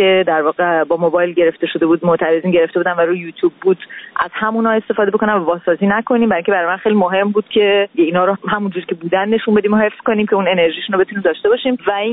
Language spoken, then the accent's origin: Persian; Iran; moved away as an adult; من البته تا سال 88 آخرین فیلمی که در ایران ساختم خانه زیر آب بود. من درست همون هفته قبل از انتخابات من از ایران اومدم بیرون